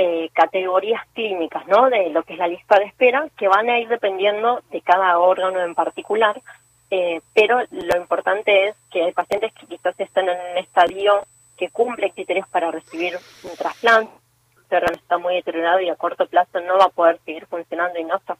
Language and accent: Spanish; Argentina; como argentinos